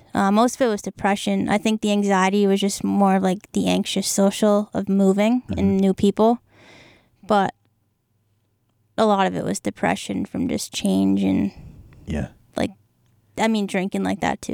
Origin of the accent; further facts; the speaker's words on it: Franklin, Massachusetts, United States; also born or lived in Norfolk; Well, I grew up in Franklin after moving from Norfolk, Mass, where I went to King Philip for a few years. And then I eventually switched to Franklin High School